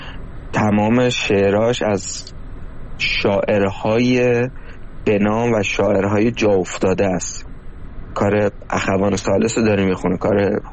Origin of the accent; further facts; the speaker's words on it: Tehran, Tehran Province, Iran; من متولد و بزرگ شده تهرانم ولی ریشم تبریزیه